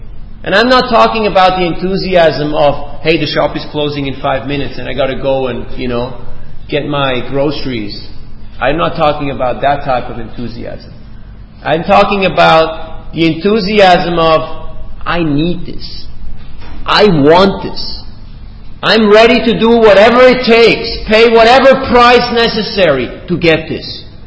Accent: Australia; I'm an Aussie, you know.

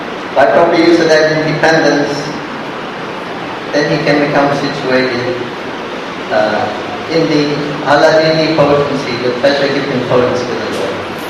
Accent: England, United Kingdom; I said, I'm having a big enough problem identifying myself as an Englishman. I don't want to have another identity. I don't want another identity being an Indian.

